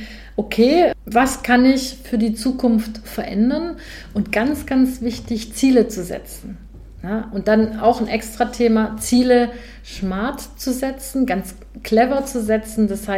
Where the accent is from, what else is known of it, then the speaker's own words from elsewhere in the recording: Baden-Württemberg, Germany; ich komme ja eigentlich aus Schwaben.